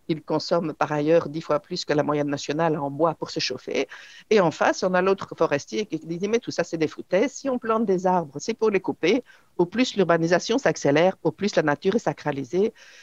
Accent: Belgium; Et voici les résultats d'une étude qui a été menée chez nous en Belgique

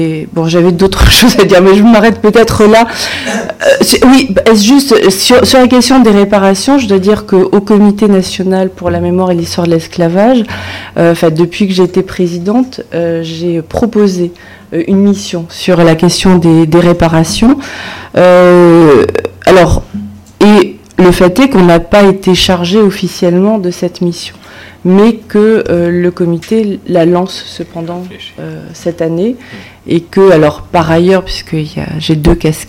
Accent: Martinique; Alors je le dis, bon, je suis martiniquaise

